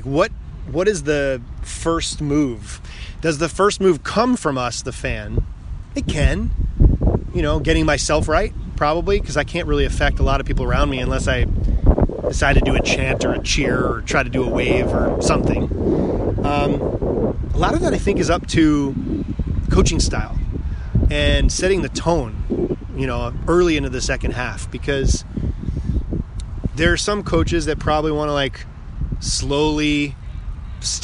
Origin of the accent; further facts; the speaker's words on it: East Coast, United States; I grew up on the East Coast. My family had one rule.